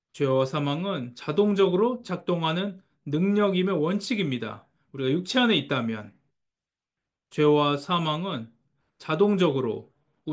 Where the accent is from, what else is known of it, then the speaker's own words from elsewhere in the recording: Pittsburgh, Pennsylvania, United States; also born or lived in California; 제가 피츠버그에서 자랐죠. 저는 이런 날씨에 익숙합니다. 그런데 제가 캘리포니아에 오래 살아서